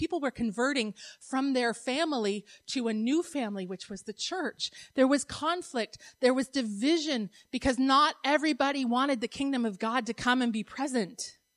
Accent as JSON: {"language": "English", "country": "Canada", "said": "I've been thinking a lot about how intertwined my cultural experience as a Canadian is"}